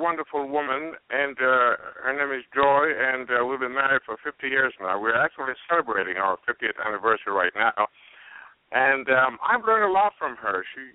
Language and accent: English; Jamaica; moved away as an adult; now in New York, United States; I was born in Jamaica, West Indies. I went to high school there, and then I came to New York to study at the King's College right here in New York, did my bachelor's there, and then went on to do my master's at New York University.